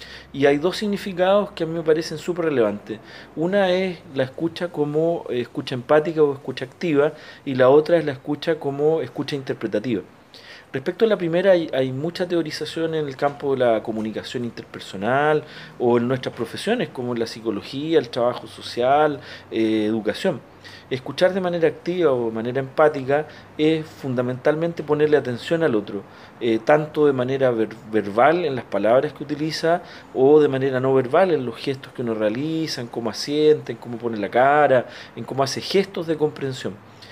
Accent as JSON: {"language": "Spanish", "town": "Santiago", "region": "Santiago Metropolitan Region", "country": "Chile", "tie": "born there", "lives_now": "La Serena, Chile", "said": "tengo 50 años, nací en Santiago, vivo en La Serena"}